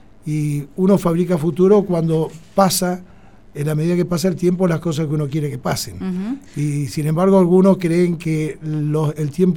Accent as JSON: {"language": "Spanish", "town": "San Martín de los Andes", "region": "Neuquén", "country": "Argentina", "tie": "born there", "said": "la pasión por Neuquén, esta provincia en la cual nací, en San Martín de los Andes"}